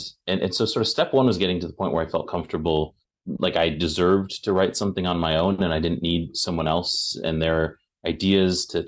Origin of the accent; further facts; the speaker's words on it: Wisconsin, United States; I just don't think I understood, as like a little kid growing up in Wisconsin, how that could possibly make sense.